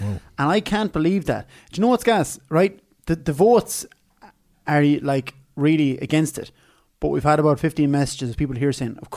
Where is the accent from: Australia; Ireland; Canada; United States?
Ireland; Mallow, County Cork; I'm from Mallow, and we were playing an under-12 football blitz down in Glanmire in County Cork, Saturday morning.